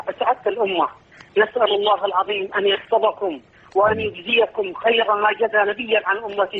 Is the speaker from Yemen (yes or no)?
yes; Yemen; أنا من أهل اليمن